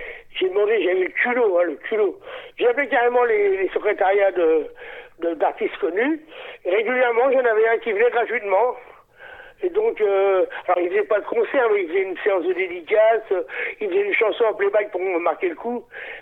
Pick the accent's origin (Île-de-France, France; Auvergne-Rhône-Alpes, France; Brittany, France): Île-de-France, France; Maisons-Alfort; Et moi, j'ai créé dans ma petite, dans ma ville où j'ai grandi, à Maison-Alfort, j'ai créé ce qu'on appelait une section.